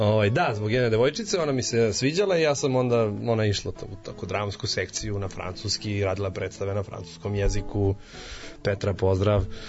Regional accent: Budva, Budva Municipality, Montenegro; jer sam tad kao klinac u Budvi imaš opciju da otprilike ne radiš ništa

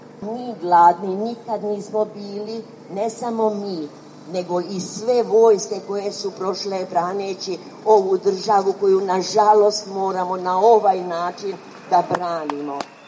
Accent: Prezjak, Šumadija and Western Serbia, Serbia; Dolazim iz Prezjaka koji je izbrisan. Sad su nas podelili nešto na Nedeljice, nešto na Slatinu, nešto na Korenitu. Jednostavno ne postojimo više, čak nemamo ni ulicu.

